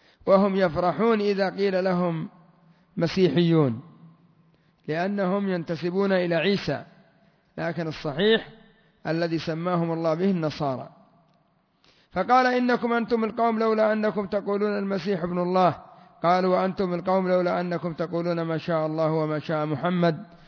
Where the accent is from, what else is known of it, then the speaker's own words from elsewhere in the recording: Yemen; ومن الألفاظ القبيحة عندنا في اليمن الحلف بالأمانة